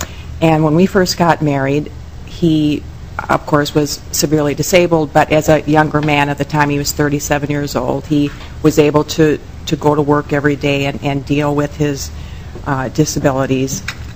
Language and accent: English; Burnsville, Minnesota, United States; I'm from Burnsville, Minnesota